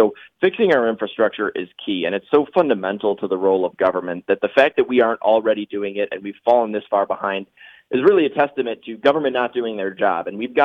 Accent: Port Huron, Michigan, United States; So I'm a lifelong Port Huron resident. I grew up right on Military Street with my family, attended local schools.

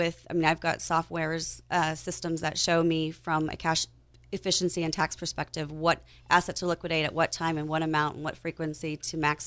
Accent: California, United States; I was born and raised in Sonoma County.

